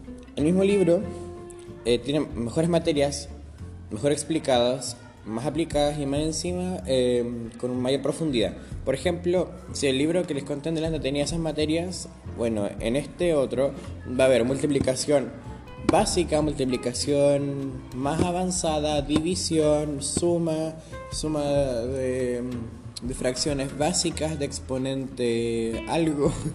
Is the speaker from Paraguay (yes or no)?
no; Chile; temas de polémica o que causen más interés general en mi país, que es Chile.